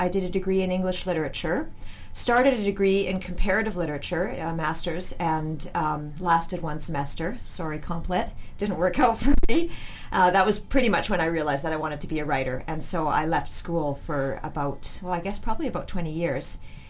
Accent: Vancouver, British Columbia, Canada; now in Penticton, Canada; I live up in Penticton, BC. I was born and raised in Vancouver.

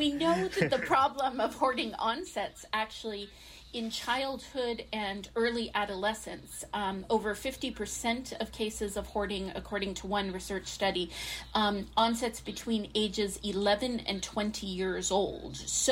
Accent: United States; now in Canada; I come from the United States, where I was born and went to school and also started faculty life.

